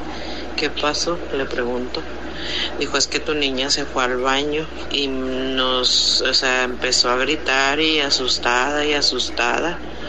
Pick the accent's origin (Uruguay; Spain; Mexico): Mexico; Torreón, Coahuila; soy de Torreón, Coahuila.